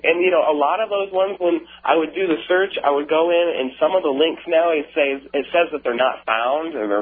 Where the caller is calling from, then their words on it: Sierra Vista, Arizona, United States; Sierra Vista, Arizona. Cochise County, Arizona.